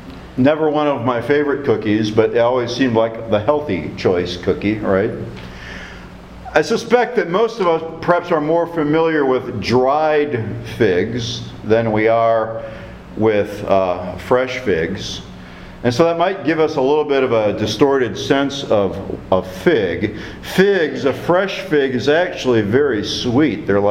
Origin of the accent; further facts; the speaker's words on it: Toledo, Ohio, United States; When I was growing up in Toledo, Ohio, we had a huge walnut tree in our backyard.